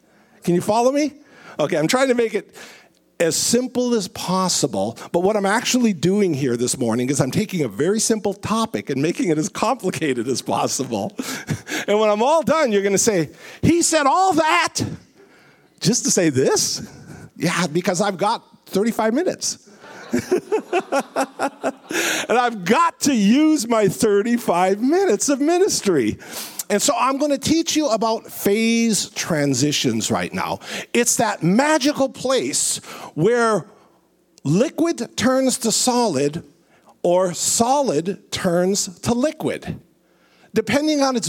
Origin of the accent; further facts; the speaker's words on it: Minnesota, United States; I'm from Minnesota. And if you've ever lived in Minnesota, you know one thing about winter.